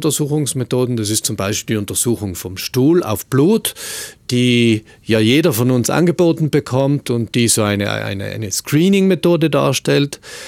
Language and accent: German; South Tyrol, Italy; bei uns in Südtirol wahrscheinlich so diese 20 Minuten. Je heller die Haut, desto weniger lang. Und wir Südtiroler sind ja so die klassischen Eincremer am Meer